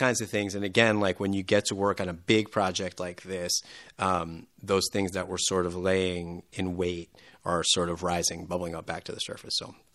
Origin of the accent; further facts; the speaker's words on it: Yonkers, New York, United States; I'm from Yonkers originally, so we came down. It was a half-hour trip into the city.